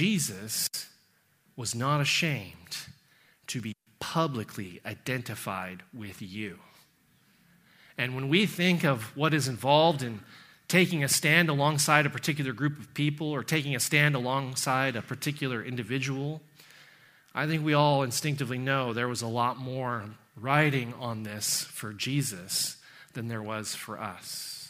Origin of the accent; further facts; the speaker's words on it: United States; Like, I'm American, so I don't even play hockey.